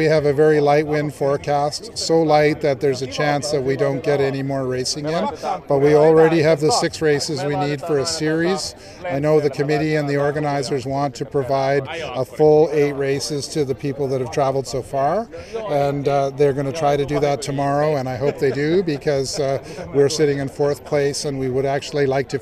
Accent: Canada; I'm Canadian, but I'm sailing an American boat here

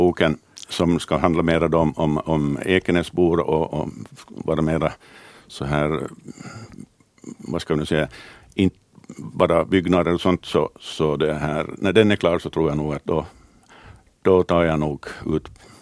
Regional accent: Pargas, Southwest Finland, Finland; also born or lived in Korpo; jag är ju inte hemma härifrån, utan jag är ju egentligen från Åbolands skärgård, från Korpo, och sen har jag växt upp i Pargas.

